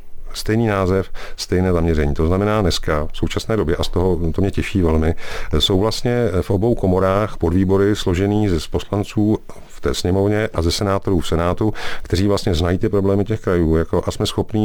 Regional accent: Sokolov, Karlovy Vary Region, Czechia; Já jsem rodák ze Sokolova, no přesně tak. Já jsem vyrostl na sídlišti Michal v Sokolově

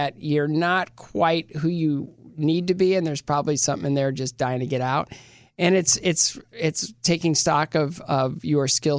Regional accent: Bowling Green, Ohio, United States; No, it was really small. Like, the joke about Bowling Green is it's in that really flat part of Ohio.

